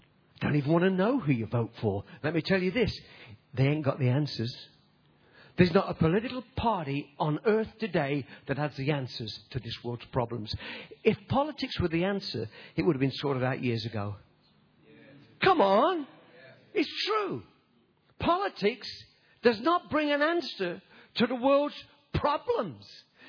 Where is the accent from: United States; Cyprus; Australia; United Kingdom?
United Kingdom; Nottingham, East Midlands; When I was 16, I used to go into our city in Nottingham. I come from Nottingham. You know, you've heard of Robin Hood? Well, I come from where he was born. Robin Hood country.